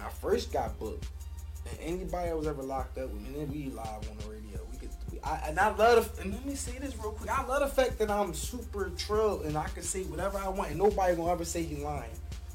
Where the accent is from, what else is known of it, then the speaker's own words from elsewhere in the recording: Philadelphia, Pennsylvania, United States; I'm from Philadelphia. So being Muslim is something that has been incorporated in my life since I've been born.